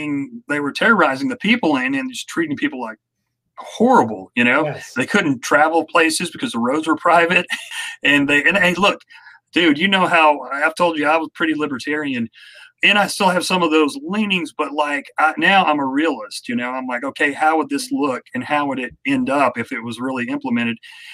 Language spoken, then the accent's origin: English; the South, United States; I'm from the South. I should know how to farm, but I don't.